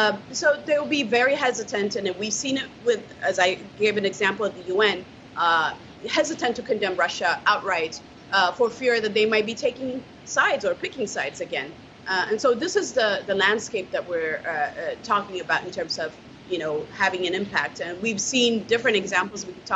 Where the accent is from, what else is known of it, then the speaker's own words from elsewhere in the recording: Eritrea; And one country, Eritrea, with full disclosure, which happens to be my home country, voted against the resolution.